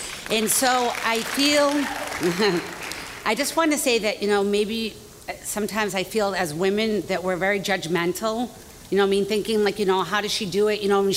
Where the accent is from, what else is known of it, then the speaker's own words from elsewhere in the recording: Boston, Massachusetts, United States; What you see is what you get, not just because I'm a Bostonian, because that's how I feel.